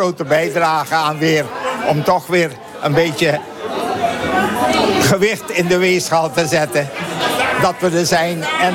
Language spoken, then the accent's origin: Dutch; Curaçao; onze eiland is net zo groot als Zeeuws-Vlaanderen